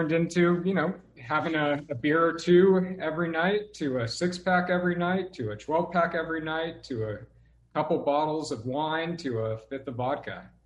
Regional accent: Montecito, California, United States; I really grew up in a fairy tale. I was raised in Montecito by two incredible parents

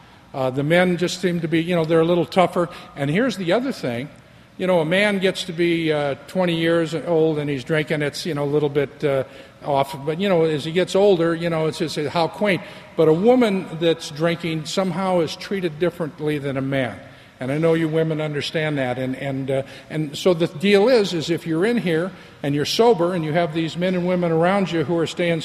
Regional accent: Los Angeles, California, United States; I'm from Los Angeles, Valley Village, you know, it's the San Fernando Valley.

